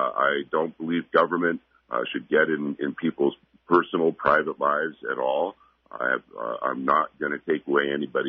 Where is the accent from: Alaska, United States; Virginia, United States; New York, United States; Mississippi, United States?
Alaska, United States; Juneau; And I was growing up in Juneau, I was president of my class.